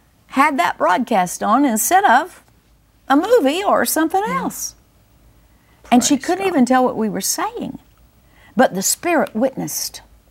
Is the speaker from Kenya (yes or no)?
yes; Kenya; now in United States; I am a Kenyan living here in the United States, and I believe Kenya will be a part